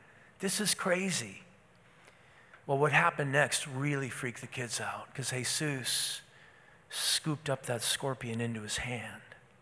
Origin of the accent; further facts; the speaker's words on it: Moose Lake, Minnesota, United States; You know, I grew up in Moose Lake, Minnesota. We were the Moose Lake Lakers.